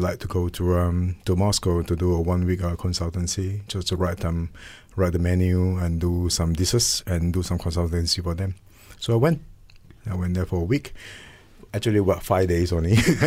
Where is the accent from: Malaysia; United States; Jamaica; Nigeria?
Malaysia; English is a second language; as a Malaysian.